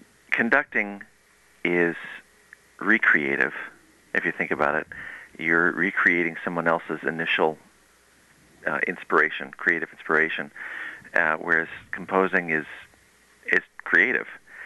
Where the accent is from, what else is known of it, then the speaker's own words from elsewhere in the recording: California, United States; a little kid growing up in the San Fernando Valley, California